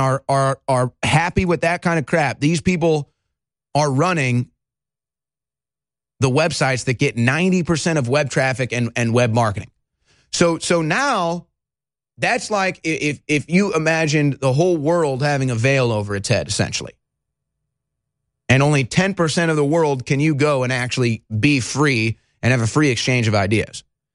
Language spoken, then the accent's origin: English; St. Louis, Missouri, United States; real close to my hometown of St. Louis, bit of a kinship there.